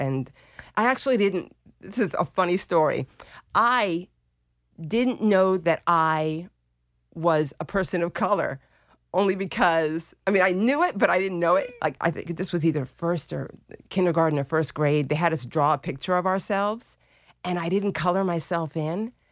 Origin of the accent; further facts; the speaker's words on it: Lewisdale, Maryland, United States; There were like four families, you know, Cuban families that we grew up with in Lewisdale, Maryland.